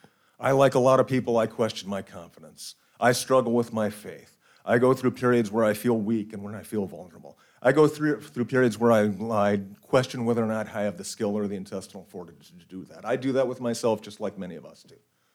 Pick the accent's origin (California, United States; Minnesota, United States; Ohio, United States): Minnesota, United States; When I go to meetings back home, and you guys know that I'm from Minnesota, that's no secret.